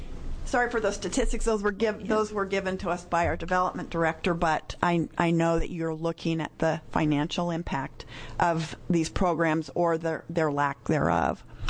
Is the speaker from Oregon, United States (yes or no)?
yes; Portland, Oregon, United States; And though I am from the Portland area